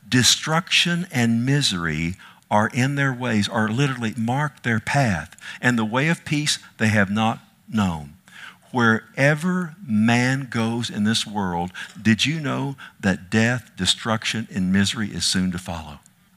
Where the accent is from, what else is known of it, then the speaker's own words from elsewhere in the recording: Texas, United States; everything there was concrete, man, and I was from Texas.